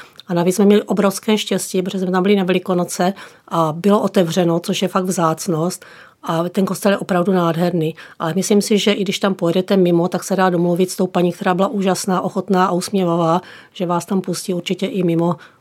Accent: Olomouc, Olomouc Region, Czechia; born there; Narodila jsem se v Olomouci.

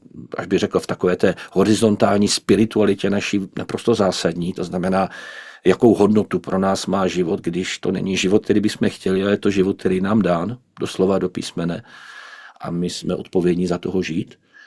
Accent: Vysočina Region, Czechia; born there; Takhle to prostě bylo v tom životě mém na Třebíčsku, kde jsem se narodil, u Moravských Budějovic, Litohořů, Moravských Budějovic.

